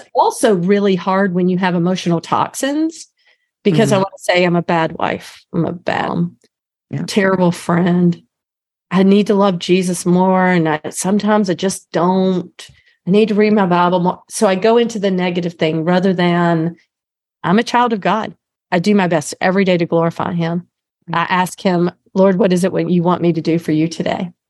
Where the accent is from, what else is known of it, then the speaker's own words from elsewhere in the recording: North Carolina, United States; accent: North Carolina; Here goes my North Carolina accent from 100 years ago.